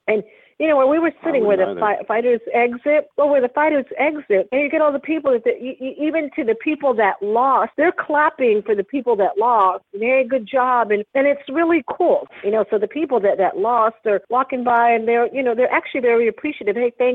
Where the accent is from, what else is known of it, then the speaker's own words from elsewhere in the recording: Las Cruces, New Mexico, United States; I said, hey, I'm from Las Cruces too